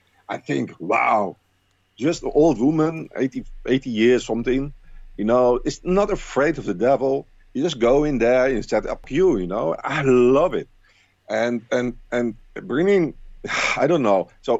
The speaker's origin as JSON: {"language": "English", "town": "Rotterdam", "region": "South Holland", "country": "Netherlands", "tie": "born or raised there", "said": "House of Craziness in Rotterdam, in the Netherlands, my hometown."}